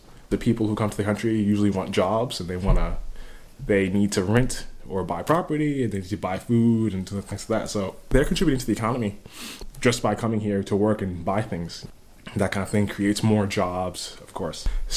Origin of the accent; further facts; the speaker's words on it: New York City, New York, United States; moved away as an adult; also born or lived in North Carolina; I'm originally from New York City. I lived there till I went off to college, really, with about a year gap in North Carolina. I've mostly grown up in cities, or prefer cities.